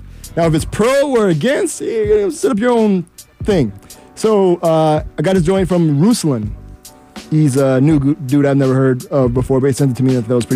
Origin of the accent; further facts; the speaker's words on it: Miami, Florida, United States; The thing is, I'm from Miami, and all these holiday movies all take place where there's like snow